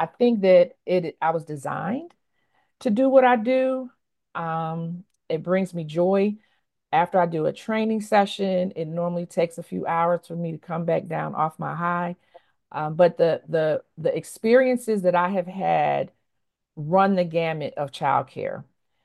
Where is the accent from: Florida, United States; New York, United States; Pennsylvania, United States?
Pennsylvania, United States; Philadelphia; now in Atlanta, United States; I am originally from Philadelphia. I came to Atlanta, Georgia to attend Spelman College.